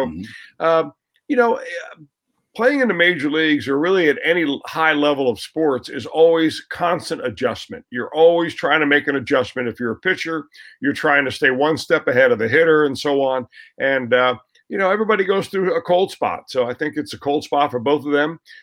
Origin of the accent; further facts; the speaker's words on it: Cincinnati, Ohio, United States; It was surreal, because I was raised in Cincinnati